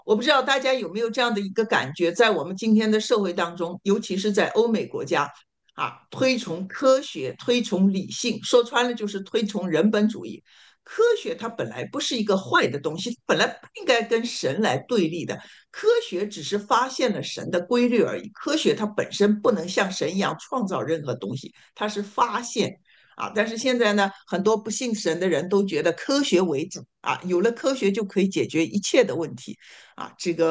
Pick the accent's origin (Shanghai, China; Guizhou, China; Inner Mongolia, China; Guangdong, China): Shanghai, China; 我就想到我们上海人特别喜欢吃那个阳澄湖大闸蟹啊